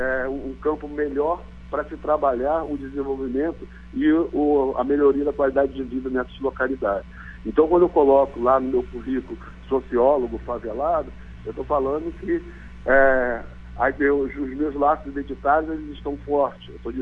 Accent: Rio de Janeiro, Brazil; born there; Eu nasci no Complexo do Alemão

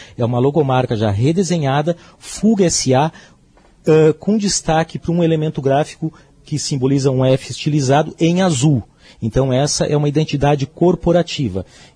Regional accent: Porto Alegre, Rio Grande do Sul, Brazil; Sou de Porto Alegre, né

